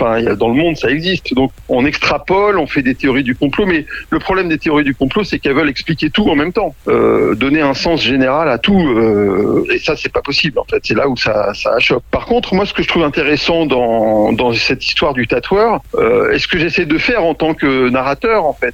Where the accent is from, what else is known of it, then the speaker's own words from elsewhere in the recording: Paris, Île-de-France, France; Enfin, moi, je suis parisien, donc.